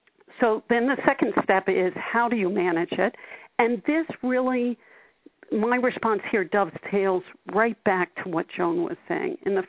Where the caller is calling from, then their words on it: Montreal, Quebec, Canada; I'm calling in from Montreal right now.